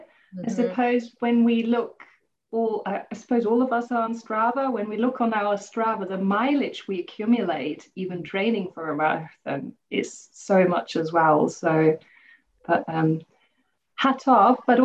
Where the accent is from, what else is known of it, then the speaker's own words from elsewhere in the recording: Germany; English is a second language; moved away as an adult; now in United Kingdom; For me, it's because I'm originally from Germany.